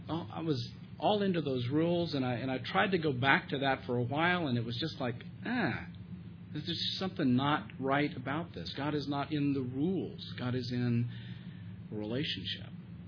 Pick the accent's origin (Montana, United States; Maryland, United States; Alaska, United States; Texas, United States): Texas, United States; And growing up in Texas, that really limited your options, you know. But I grew up in that kind of a religious system that had a lot of rules about it.